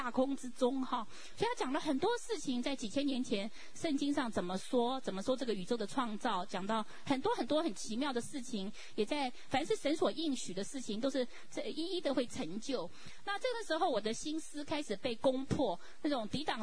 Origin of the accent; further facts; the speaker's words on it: Taiwan; 虽然不是共产主义的国家，我在台湾长大